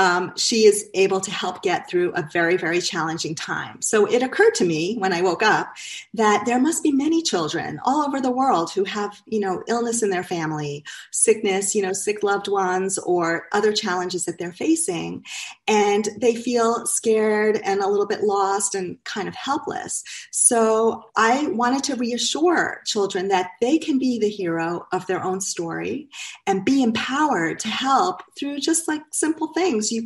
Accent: New York, United States; also born or lived in Florida; now in Florence, United States; I am calling in from Florence, Vermont, where we have lived for just 1 year. We moved here from Florida and we're originally from New York.

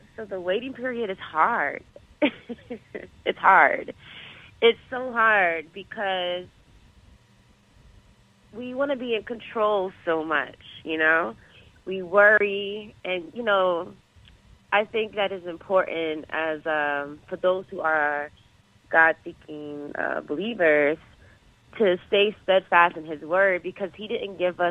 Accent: Queens, New York, United States; moved away as an adult; now in Los Angeles, United States; So I'm originally from New York, Queens. I'm representing those from Jamaica, Queens. Yes. And I relocated to L.A. to continue pursuing my acting for film and TV.

